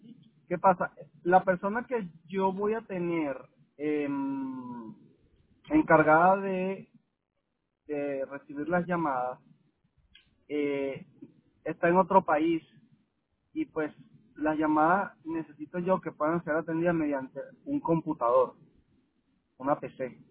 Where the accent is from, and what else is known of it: Caracas, Capital District, Venezuela; born there